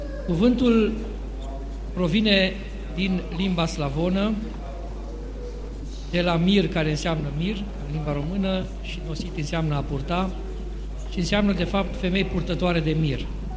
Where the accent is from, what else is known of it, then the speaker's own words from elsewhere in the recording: Romania; pentru toți care suntem români, o invitație la pocăință și o atenționare.